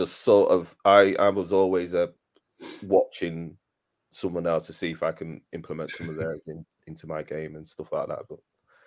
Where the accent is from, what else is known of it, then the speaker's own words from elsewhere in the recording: Manchester, North West England, United Kingdom; Because I'm originally from Manchester